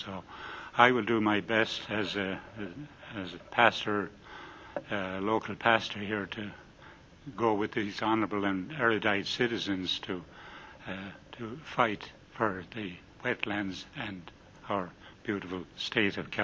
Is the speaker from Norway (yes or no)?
no; Ireland; now in United States; I've been in this fair city for 7.5 years. And as you might detect, I come from the Emerald Isle, which I love dearly, and I go back there every year.